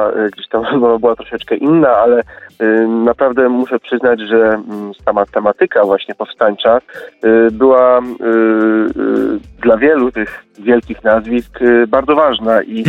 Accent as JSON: {"language": "Polish", "region": "Silesian Voivodeship", "country": "Poland", "tie": "born there", "said": "Jako historyk z wykształcenia, Ślązak z urodzenia i muzyk z pasji"}